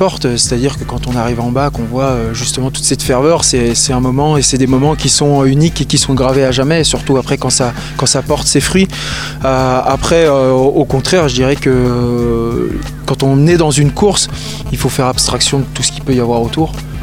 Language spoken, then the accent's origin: French; France; en tant que Français surtout, de gagner